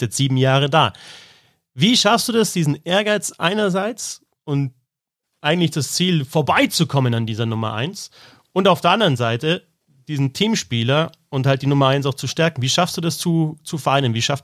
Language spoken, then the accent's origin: German; Bavaria, Germany; das Meer ist eigentlich viel schöner als die Berge und die Seen da bei uns in Bayern